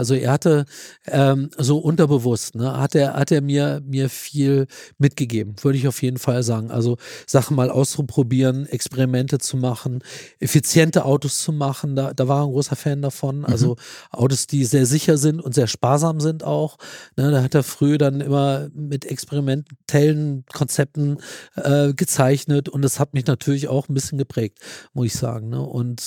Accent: Wolfsburg, Lower Saxony, Germany; Ich war, nachdem ich hier aufgewachsen bin in Wolfsburg, bin ich dann nach Pforzheim gegangen

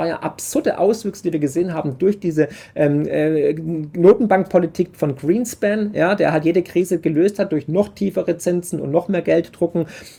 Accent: Baden-Württemberg, Germany; weil ich bin halt Schwabe und wurde ja schon mit dem Bausparvertrag sozusagen geboren

